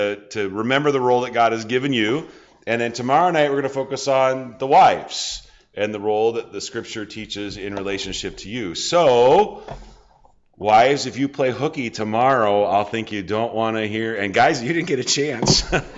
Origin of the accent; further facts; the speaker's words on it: Nebraska, United States; moved away; also born or lived in Minnesota / Iowa; I was born and raised in Nebraska and moved to Minnesota and then back to Iowa. But Iowa's still home for us.